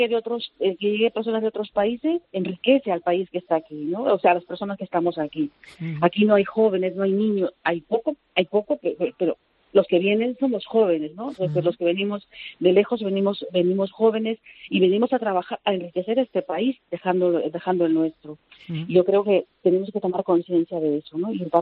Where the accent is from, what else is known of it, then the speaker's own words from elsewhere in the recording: Peru; moved away; yo soy de fuera, yo soy de Perú.